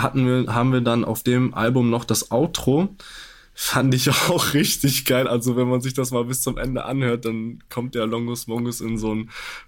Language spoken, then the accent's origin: German; Poland; Ich bin ja auch Pole.